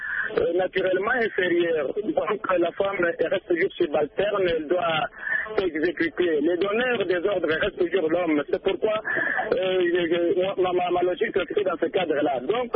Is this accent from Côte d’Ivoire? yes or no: no; DR Congo; chez nous, à la République démocratique du Congo